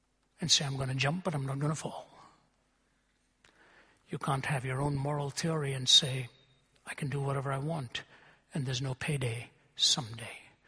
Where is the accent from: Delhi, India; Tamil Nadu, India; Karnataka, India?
Delhi, India; moved away as an adult; You know, I grew up in India, lived in Delhi till I was 20. India is my homeland.